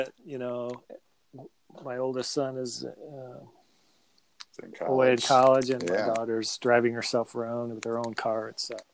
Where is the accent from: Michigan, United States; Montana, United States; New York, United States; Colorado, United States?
Michigan, United States; Because growing up in Michigan, you always hear the red winged blackbird.